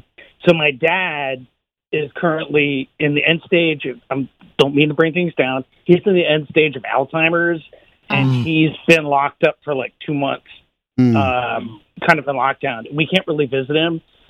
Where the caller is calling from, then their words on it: Lancaster, Pennsylvania, United States; from Lancaster, Pennsylvania.